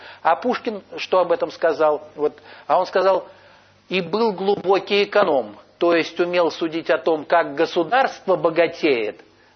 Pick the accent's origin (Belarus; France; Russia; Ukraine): Russia; Pskov Oblast; Я деревенский парнишка из Псковской области. Моя мама там живет сейчас, в Дубовой роще.